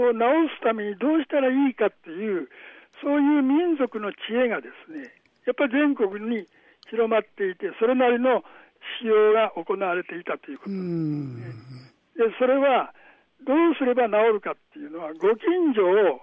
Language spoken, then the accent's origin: Japanese; Tokyo, Japan; also born or lived in Hanamaki; 私はまあ東京で育って、はい、その後はあの岩手県の花巻で東北で育ってるんですけど、